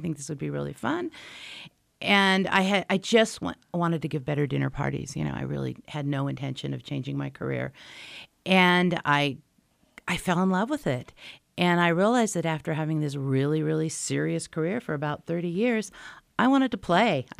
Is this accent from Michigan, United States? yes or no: no; Laguna Beach, California, United States; now in Park City, United States; Well, you know, I was from Laguna Beach. And in many ways, I feel like Laguna Beach is a lot like Park City.